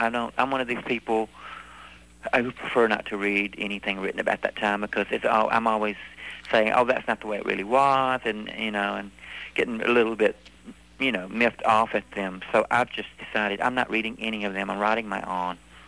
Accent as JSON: {"language": "English", "region": "the South", "country": "United States", "tie": "born or raised there", "said": "You know, I'm born in the South. I was raised on"}